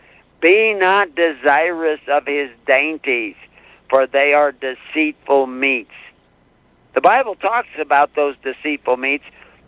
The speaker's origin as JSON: {"language": "English", "town": "Houston", "region": "Texas", "country": "United States", "tie": "born or raised there", "said": "I grew up in Houston on the bayous in Texas, and I had those in my play place all the time."}